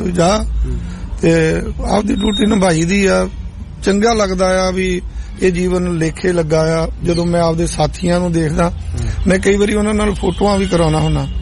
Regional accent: Seechewal, Punjab, India; ਮੇਰਾ ਬਚਪਨ ਹੀ ਸੀਚੇਵਾਲ ਦਾ ਹੈ ਮਹਾਂਪੁਰਖਾਂ ਦੀ ਸੰਗਤ ਵਿਚ ਹੀ ਬਚਪਨ ਰਿਹਾ

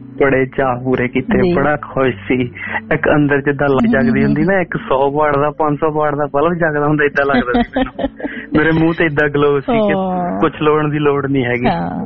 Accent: Phillaur, Punjab, India; ਸਾਡਾ ਪਿੰਡ ਫਲੋਰ ਆ ਜੀ

